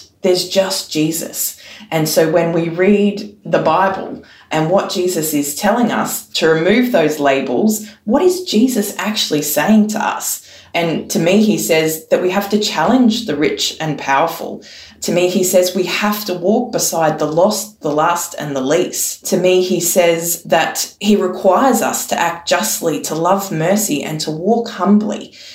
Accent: Queensland, Australia; born there; now in Sydney, Australia; I'm actually a Waka Waka woman. That is my nation. And I've lived on Gubbi Gubbi country, and I was born on Yindinji country, and I live on Gadigal country today.

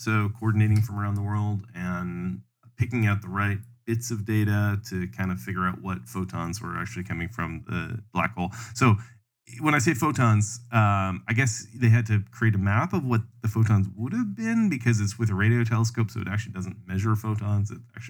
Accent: Canada; now in United States; I'm Canadian, and when I came to the United States, there's a lot more visible images of patriotism all over the place.

